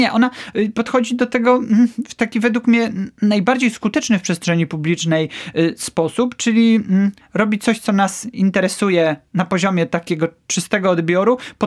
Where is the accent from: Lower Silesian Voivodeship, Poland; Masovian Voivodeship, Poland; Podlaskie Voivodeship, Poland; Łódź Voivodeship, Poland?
Masovian Voivodeship, Poland; Warsaw; mieszkam prawie że od urodzenia w Warszawie